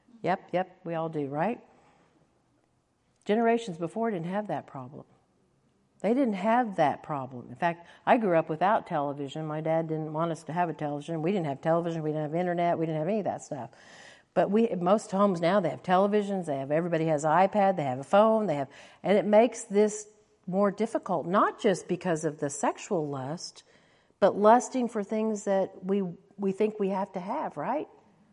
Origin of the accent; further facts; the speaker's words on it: Tulsa, Oklahoma, United States; In fact, in my hometown in Tulsa, Oklahoma, I was driving one day